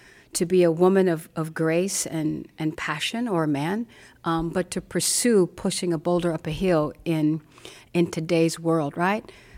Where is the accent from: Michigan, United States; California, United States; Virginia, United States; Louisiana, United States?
California, United States; I love sports. I am from Cali after all.